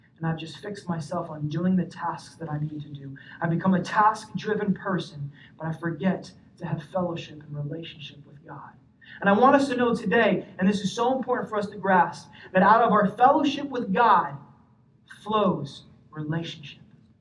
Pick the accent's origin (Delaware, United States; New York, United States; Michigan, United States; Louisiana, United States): New York, United States; New York City; Growing up in New York City, I learned that there is really no slow-paced lifestyle.